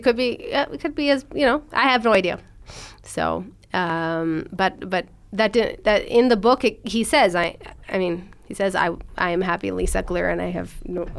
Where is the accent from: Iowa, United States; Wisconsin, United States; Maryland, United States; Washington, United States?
Maryland, United States; Baltimore; I'm not from New York. I'm not from New York, and I didn't. I grew up in a town called Baltimore, which is.